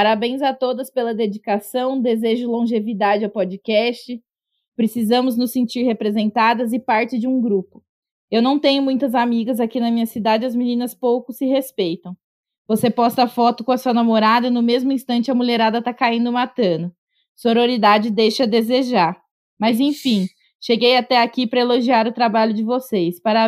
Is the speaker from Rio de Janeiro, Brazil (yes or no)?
no; São José dos Campos, São Paulo, Brazil; sou de São José dos Campos, do interior de São Paulo.